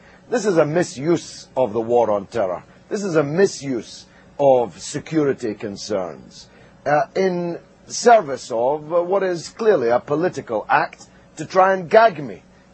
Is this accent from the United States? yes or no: no; Scotland, United Kingdom; as a Scotsman with which I feel real ties